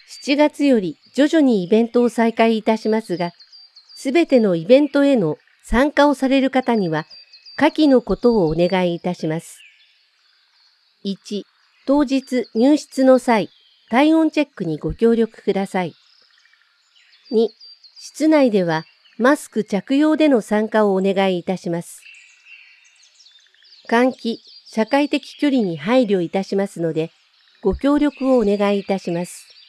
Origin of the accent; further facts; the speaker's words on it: Kansai, Japan; now in Mitaka, Japan; 関西出身です。転勤族で8回の引っ越しを経て、現在は三鷹で主人とペットの保護犬、オス9歳、と一緒に暮らしています。